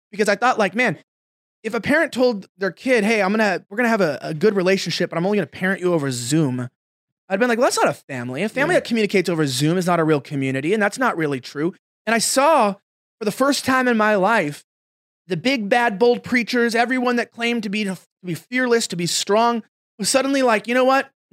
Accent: Los Angeles, California, United States; And one day, because I'm from Los Angeles, it was just like, hey, by the way, you guys can't meet together to serve God.

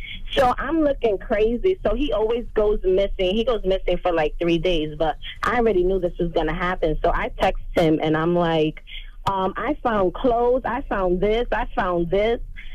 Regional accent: Miami, Florida, United States; also born or lived in New York; I'm from Miami, but I'm also from New York

